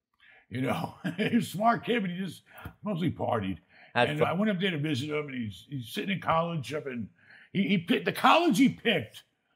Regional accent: New York, United States; Similar story to me, because growing up in New York, I'd be dead by now.

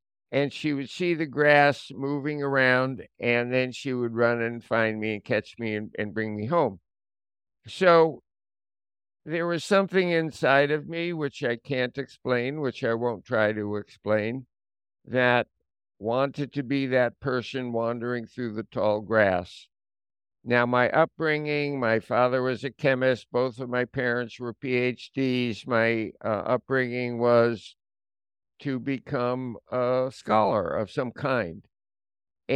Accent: Brooklyn, New York, United States; We grew up in Brooklyn, New York.

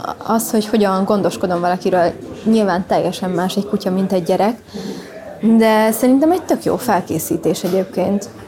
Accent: Pilisszentkereszt, Pest, Hungary; also born or lived in Germany; Ott nőttem fel, agglomerációban.

